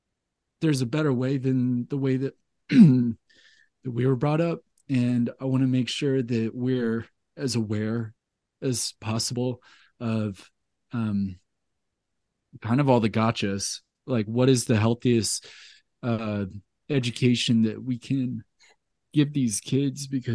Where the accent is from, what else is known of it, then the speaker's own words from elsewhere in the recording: Atlanta, Georgia, United States; I grew up in West Atlanta and listened to … all these kind of Southern rappers